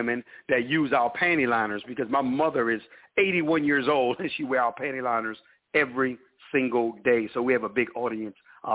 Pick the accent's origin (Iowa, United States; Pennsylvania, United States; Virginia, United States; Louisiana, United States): Louisiana, United States; New Orleans; now in Atlanta, United States; So we are from New Orleans. Mm-hmm. We had to uproot. And, we migrated to Atlanta, Georgia.